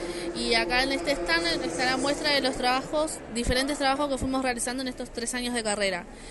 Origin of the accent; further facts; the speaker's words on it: La Matanza, Buenos Aires Province, Argentina; Somos del partido de La Matanza